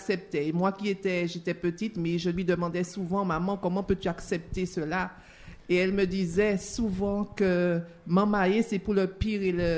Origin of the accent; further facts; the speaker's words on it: Sainte-Luce, Martinique; Alors, je viens de Sainte-Luce.